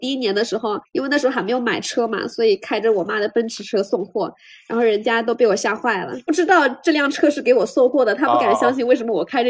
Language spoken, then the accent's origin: Chinese; Longgang, Zhejiang, China; 包括我后来去了英国，所以我在家的时间并没有特别长，对于我们温州龙岗这个地方也没有特别的熟悉。但是我后来毕业之后就选择了回到了我的家乡